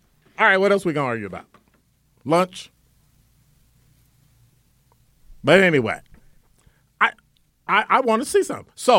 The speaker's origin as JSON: {"language": "English", "town": "Chicago", "region": "Illinois", "country": "United States", "said": "Yes, I did, because I'm from Chicago, and I've done that."}